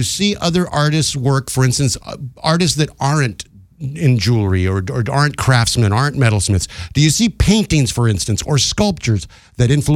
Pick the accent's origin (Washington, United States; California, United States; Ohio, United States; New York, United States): New York, United States; Bronx; See, I was raised in the Bronx in a big city.